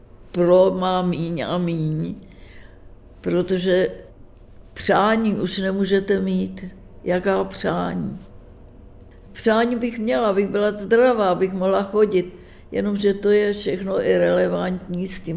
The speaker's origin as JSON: {"language": "Czech", "region": "Prague", "country": "Czechia", "tie": "born there", "said": "Že jsem se narodila v Praze, že je mě 95 roku"}